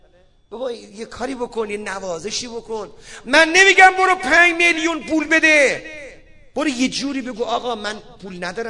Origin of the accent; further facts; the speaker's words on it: Isfahan, Iran; من سراغ دارم تو اصفهان خودمون سراغ دارم، اینجا هم یقینا هست انشالله، من تو شهر خودمون سراغ دارم